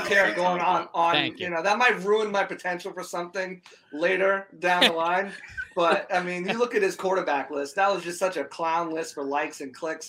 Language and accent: English; New England, United States; I represented the Patriots because I was from New England